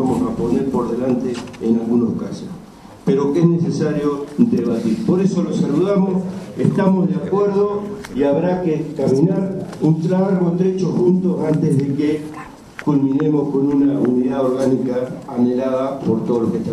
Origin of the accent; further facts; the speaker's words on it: La Pampa, Argentina; yo vengo de La Pampa